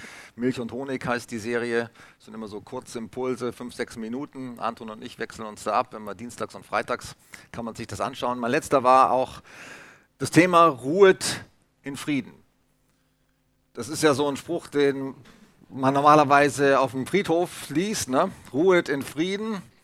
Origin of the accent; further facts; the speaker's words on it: Hamburg, Germany; Ich bin damit groß geworden, ich bin ja aus Hamburg, ein Hamburger Jung. Ich habe selber zwar kein Plattdeutsch gesprochen, aber mein Großvater, mein Opa, der hat immer nur Plattdeutsch geschnackt.